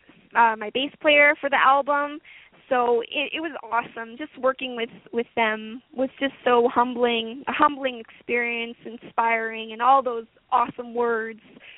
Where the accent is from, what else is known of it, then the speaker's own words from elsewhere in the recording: Ottawa, Ontario, Canada; the music video was filmed in Ottawa, my hometown